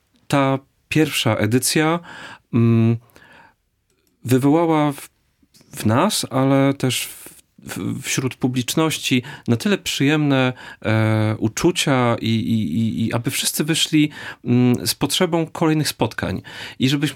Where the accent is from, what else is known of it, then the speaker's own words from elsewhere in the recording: Mszana Dolna, Lesser Poland, Poland; jako że pochodzę z Mszany Dolnej